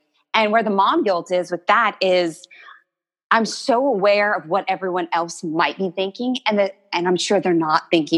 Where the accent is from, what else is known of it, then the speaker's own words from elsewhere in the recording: Louisiana, United States; born there; accent: Cajun; now in Houston, United States; You certainly did. Yes, I was born in Louisiana. I'm very proud Cajun and love sharing that with my children.